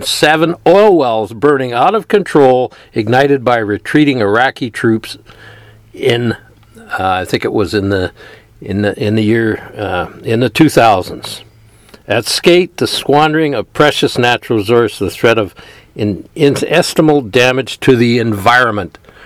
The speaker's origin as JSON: {"language": "English", "region": "British Columbia", "country": "Canada", "tie": "born or raised there", "also_born_or_lived": "Victoria", "said": "I'm a longtime angler in British Columbia. I was born in Victoria, standing by my father's waist when I was 4, coiling line in 2.5 gallon pails."}